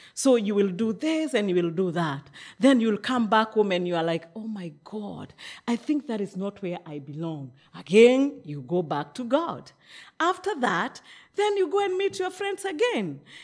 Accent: Nyeri, Nyeri County, Kenya; I come from Kenya, Nairobi. And I was born in a place called Nyeri.

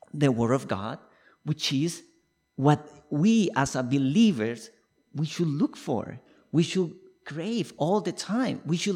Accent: Colombia; first language Spanish; English is a second language; moved away as an adult; now in Canada; Forgot to mention that I'm from Colombia, so I speak Spanish. Hola. Feliz Navidad. So I moved to Canada in 2011. So I've been around for almost 12 years now.

